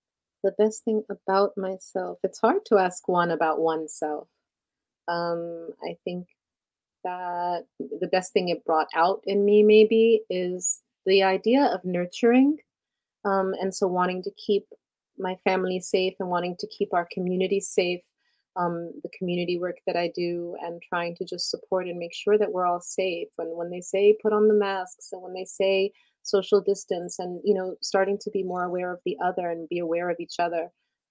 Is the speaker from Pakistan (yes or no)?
no; Alexandria, Alexandria Governorate, Egypt; Alexandria.